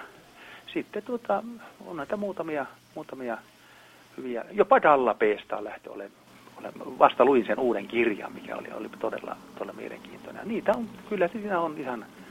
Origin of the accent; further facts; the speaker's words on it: Ivalo, Lapland, Finland; minä olen Ivalosta